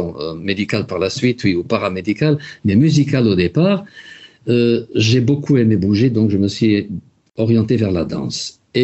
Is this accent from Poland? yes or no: no; Luxembourg; also born or lived in Paris, France; J'ai grandi au Luxembourg, oui. Je ne suis pas typiquement luxembourgeois, je suis de père parisien et de mère luxembourgeoise et j'ai beaucoup vécu et travaillé à Paris.